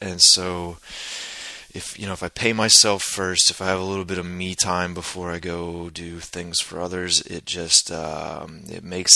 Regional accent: United States; Yeah, I know, being an American, the rules were weird at first for me

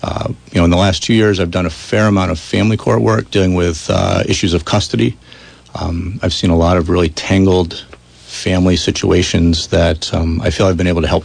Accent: Bennington, Vermont, United States; I'm from Bennington originally. So we moved back to New England

